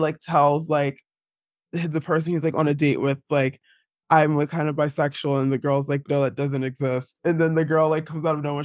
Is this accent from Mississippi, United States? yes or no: no; East Orange, New Jersey, United States; I grew up in East Orange, New Jersey, which is like not a very queer place.